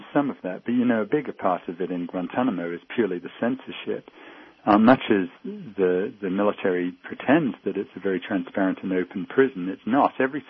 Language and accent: English; United States; I know despite my accent, I am American